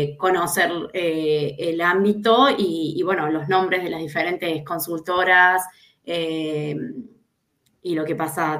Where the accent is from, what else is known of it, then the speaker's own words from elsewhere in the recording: Córdoba, Argentina; now in Spain; Vengo de una ciudad de Córdoba, Argentina